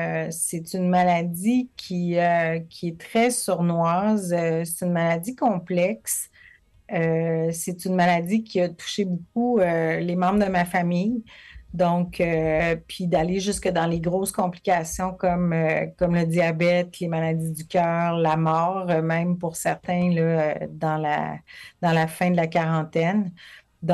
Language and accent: French; Jonquière, Quebec, Canada; je suis originaire de Jonquière, au Saguenay-Lac-Saint-Jean. J'ai été élevée pas mal entre le Saguenay puis le Lac-Saint-Jean, près de l'Adoré. Je me suis dirigée vers Québec à mes 17 ans